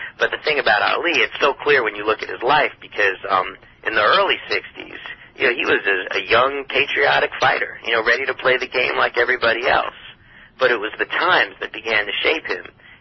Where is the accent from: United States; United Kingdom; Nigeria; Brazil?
United States; Washington, District of Columbia; Washington Wizards basketball team here in my hometown. In Washington, D.C.